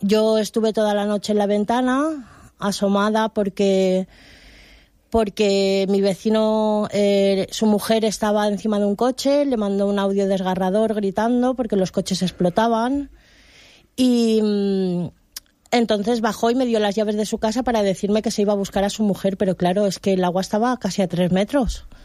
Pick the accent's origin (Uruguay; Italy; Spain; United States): Spain; Altea, Valencian Community; now in Catarroja, Spain; yo soy de aquí, yo soy nacida en Altea. Entonces me subieron a UPDET, que mi madre vive en UPDET, y llevamos en UPDET desde el día 2 de noviembre.